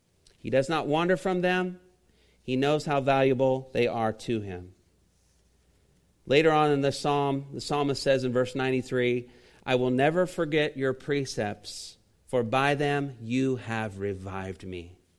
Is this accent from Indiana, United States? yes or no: yes; Indiana, United States; And I grew up in Indiana.